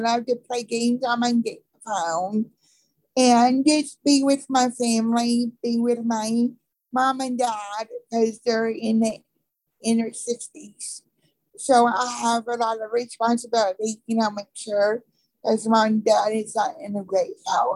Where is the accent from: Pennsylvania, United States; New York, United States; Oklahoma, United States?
Oklahoma, United States; Greenfield; So I am from Greenfield, Oklahoma. It's a small farm community. So I'm a country girl, you could say. So I have been raised by my parents